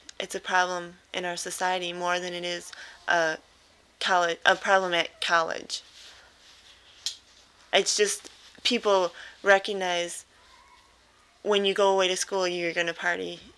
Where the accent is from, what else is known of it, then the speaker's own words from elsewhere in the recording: Dearborn Heights, Michigan, United States; Well, since I came from Dearborn Heights, Dearborn is where Ford Motor Company, the world headquarters, is in Dearborn. So that's always been, like, in my life.